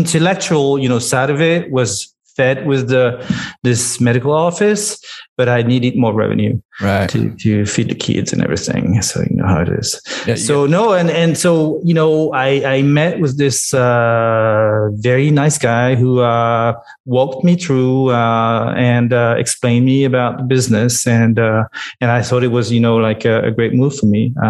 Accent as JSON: {"language": "English", "town": "Paris", "region": "Île-de-France", "country": "France", "tie": "born or raised there", "moved": "as an adult", "lives_now": "United States", "said": "I was born in Paris, lived there for 40 years and decided."}